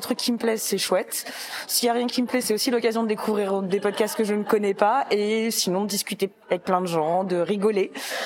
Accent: Rennes, Brittany, France; Et je suis rennaise, donc je me suis dit, c'est l'occasion de m'impliquer d'une certaine façon.

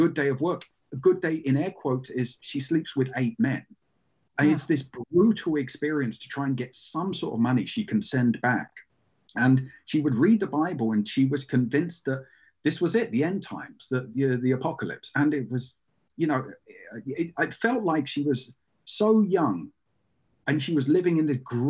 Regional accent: England, United Kingdom; I'm from England, I'm white, I'm 6 foot.

